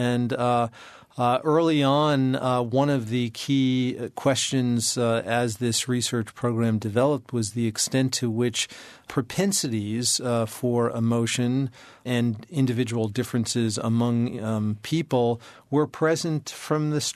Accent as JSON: {"language": "English", "town": "Brooklyn", "region": "New York", "country": "United States", "tie": "born or raised there", "said": "a hospital not far from where I grew up in Brooklyn, New York."}